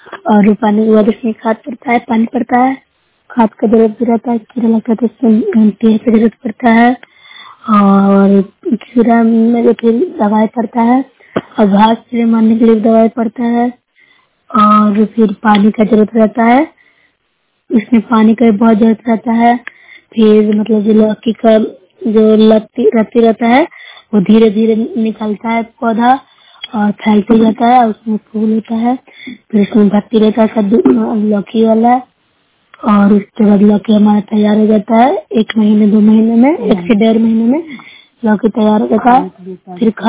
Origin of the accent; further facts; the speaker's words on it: Bihar, India; मैं नौसा ब्लॉक से हूँ, जिला ललनंदा से।